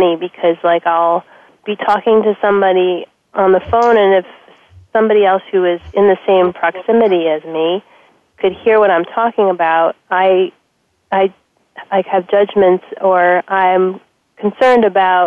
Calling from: Clifton, New Jersey, United States; I'm calling in from Clifton, New Jersey today.

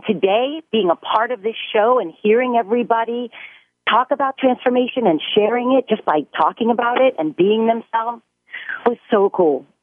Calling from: California, United States; California.

